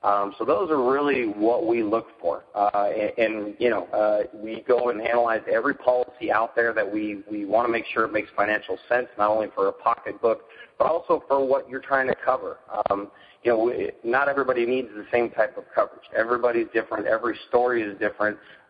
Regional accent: California, United States; I'm from Southern California.

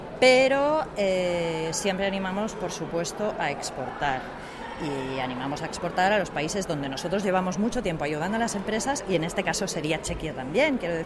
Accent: Catalonia, Spain; estamos en la zona de Cataluña, donde el carácter catalán también es un poco parecido al checo, ¿eh? Es como somos más reservados

